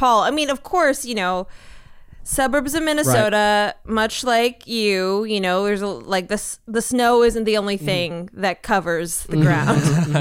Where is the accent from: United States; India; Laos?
Laos; And so I'm Lao from Laos. Yes. That's the, that is the ethnic group I'm from.